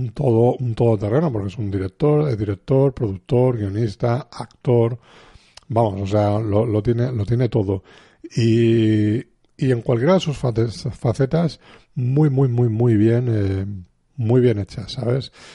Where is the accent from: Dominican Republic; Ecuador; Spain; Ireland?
Spain; los que somos de aquí de España